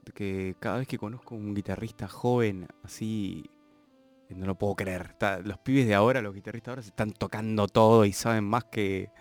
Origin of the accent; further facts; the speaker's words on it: Buenos Aires, Argentina; born there; Yo nací acá en Buenos Aires, sí, en la maternidad Sarda de Parque Patricio, en el año 79.